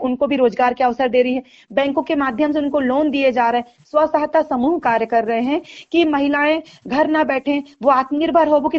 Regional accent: Chhindwara, Madhya Pradesh, India; हम अपने जिले की हम बात करते हैं, हम छिंदवाड़ा जिले से हैं

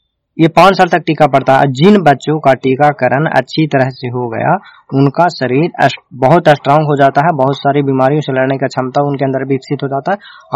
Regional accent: Nursarai, Bihar, India; मैं नूरसराय से हूँ।

